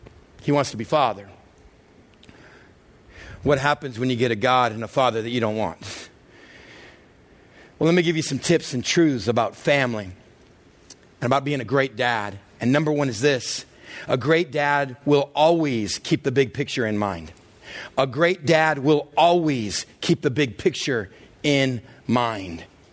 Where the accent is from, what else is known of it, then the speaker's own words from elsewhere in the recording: Texas, United States; Now, growing up in West Texas, we were well aware of these things.